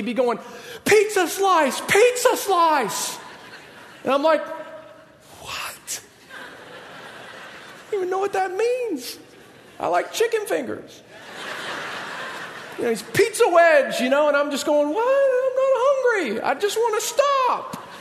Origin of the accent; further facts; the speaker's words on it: Georgia, United States; I mean, I grew up in Georgia on a lake and I knew how to water ski.